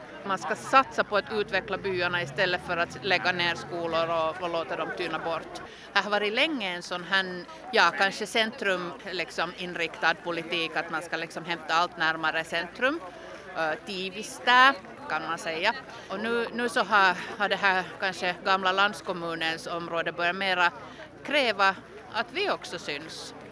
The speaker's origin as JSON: {"language": "Swedish", "town": "Kullo", "region": "Uusimaa", "country": "Finland", "said": "Jag kommer ända från Kullo"}